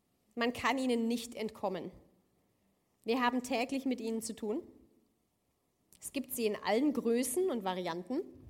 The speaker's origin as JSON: {"language": "German", "region": "Rhineland", "country": "Germany", "said": "bin aus dem Rheinland ursprünglich, das heißt, ich habe dieses Rheinländerblut in mir fließen"}